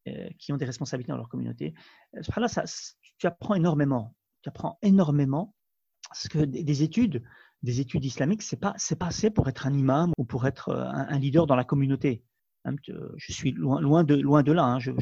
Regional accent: Brussels, Belgium; moved away as an adult; also born or lived in Saudi Arabia; now in United Kingdom; né en Belgique, d'une famille de 5 garçons. Donc j'ai grandi à Bruxelles jusqu'à l'âge de 21 ans, 22 ans. Et puis j'ai quitté la Belgique pour l'Arabie

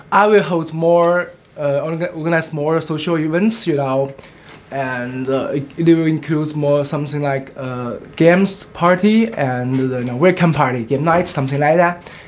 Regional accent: China; English is a second language; Because for me, also, I'm from China, so sometimes there will be some, you know, cultural difference

